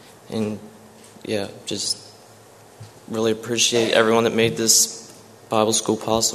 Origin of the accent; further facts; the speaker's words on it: Reinholds, Pennsylvania, United States; I'm from Reinholds, come to church here.